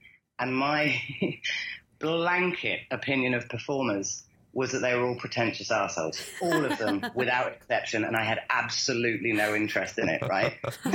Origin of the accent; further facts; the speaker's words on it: Bristol, South West England, United Kingdom; also born or lived in London; I am originally from the UK, Bristol, via, and then London. So, and actually via a Steiner hippie commune somewhere in the middle of that. So basically, a few years on a Steiner hippie commune, then Bristol